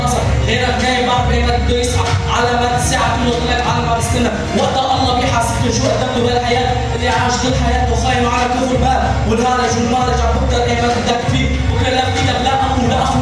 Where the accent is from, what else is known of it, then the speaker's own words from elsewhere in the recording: Syria; German is a second language; Ich komme aus Kurdisch, Syrien, ich bin Kurdistan.